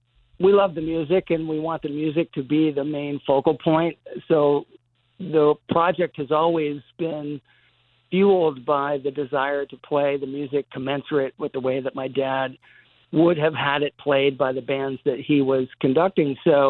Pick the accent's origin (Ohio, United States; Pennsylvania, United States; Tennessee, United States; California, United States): California, United States; Los Angeles; the home studio in the basement of the house I grew up in Laurel Canyon.